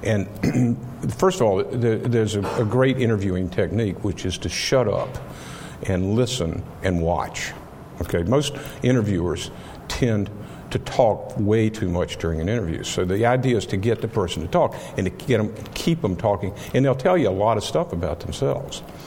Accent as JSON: {"language": "English", "region": "North Carolina", "country": "United States", "said": "Yeah, we're from North Carolina, but not quite that many."}